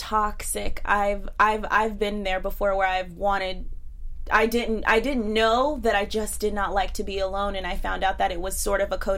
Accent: the South, United States; And I'm from the South, so I don't really care.

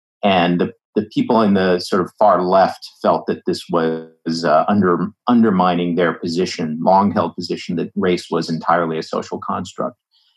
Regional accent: Ames, Iowa, United States; I grew up in Ames, Iowa, home of Iowa State University, where my dad was an engineering professor, and went off to Caltech.

